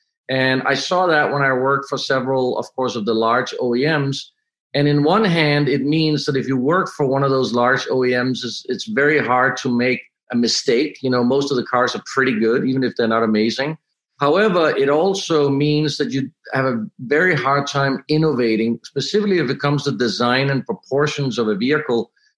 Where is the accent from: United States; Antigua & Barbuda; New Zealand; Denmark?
Denmark; English is a second language; in Denmark, I grew up in Denmark. There was no car industry, no car designers.